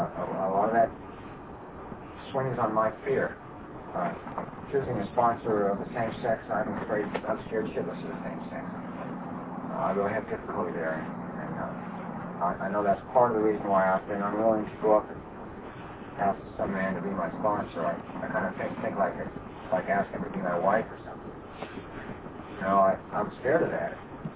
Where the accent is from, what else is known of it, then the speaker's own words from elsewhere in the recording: California, United States; I'm a tour guide. I'm from California.